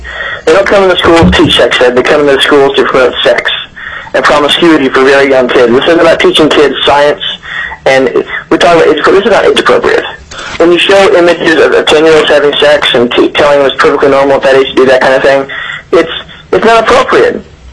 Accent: Palmer, Alaska, United States; I hail from Palmer area. I'm actually from the Culver District

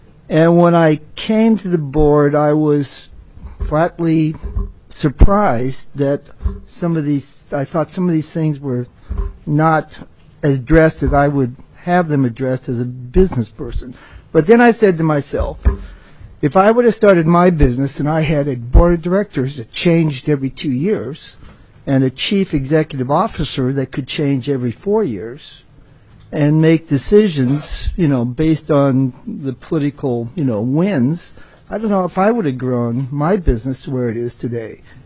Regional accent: Anchorage, Alaska, United States; I'm from Anchorage, but we have offices throughout the state

